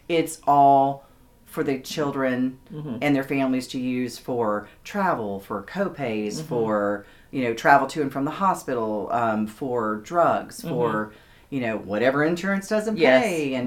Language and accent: English; Cartersville, Georgia, United States; We're from Cartersville.